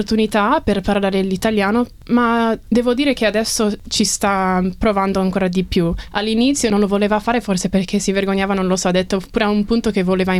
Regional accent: Melbourne, Victoria, Australia; io sono nata e cresciuta qui a Melbourne, mio padre è abruzzese, cresciuto in Italia, mia madre è cresciuta qui in Australia, però sempre di genitori italiani, pugliesi. E niente, siamo cresciuti qui, sono la prima di 4 figli

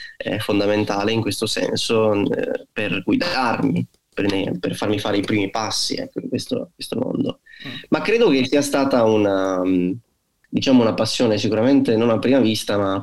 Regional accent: Gorizia, Friuli-Venezia Giulia, Italy; now in Berlin, Germany; io in questo momento vivo a Berlino, ma ogni volta che torno a Gorizia, la mia città natale, sono sempre felice

